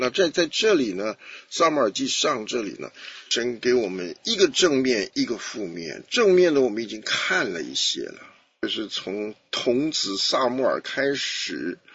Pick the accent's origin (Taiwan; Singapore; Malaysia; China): China; 但我们中国人懂了，你成分不好嘛，你怎么做党主席呢？